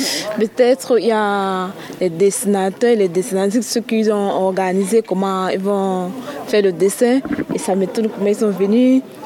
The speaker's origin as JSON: {"language": "French", "country": "Mayotte", "lives_now": "France", "said": "Je viens de Mayotte, mais là, je suis en France actuellement. J'ai 19 ans"}